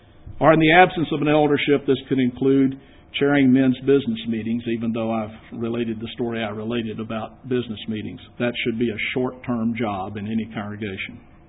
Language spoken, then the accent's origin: English; Austin, Texas, United States; now in Chicago, United States; And if you didn't know by my accent, I'm not from Chicago. I've lived there for 10 or 11 years now. And my wife's a native Houstonian, and I'm a native of Austin.